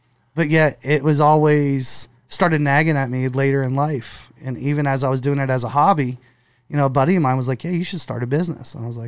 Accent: Ocean City, United States; So I grew up in Ocean City, fished the back bays.

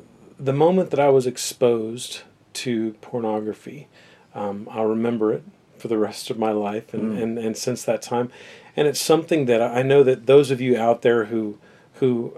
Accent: Houston, Texas, United States; born there; so I was born in Houston, Texas.

